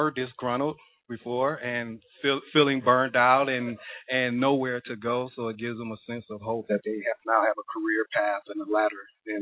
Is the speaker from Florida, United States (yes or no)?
no; Raleigh, North Carolina, United States; from Raleigh, North Carolina.